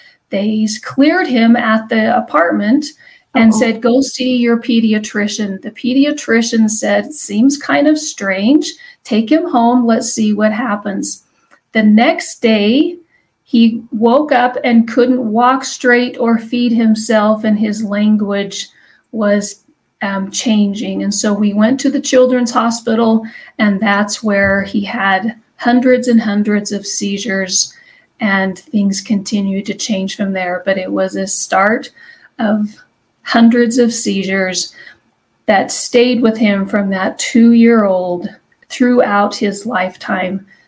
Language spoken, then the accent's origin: English; Salt Lake City, Utah, United States; I am from Salt Lake City, Utah area, right between the mountains.